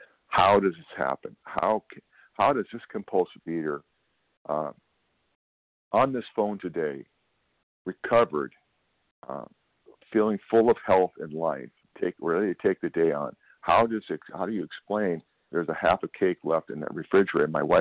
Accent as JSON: {"language": "English", "region": "California", "country": "United States", "said": "I'm from California."}